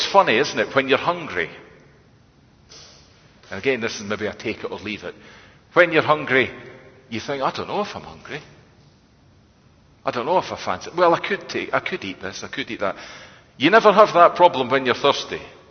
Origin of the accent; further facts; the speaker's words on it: Scotland, United Kingdom; I'm a Scottish Presbyterian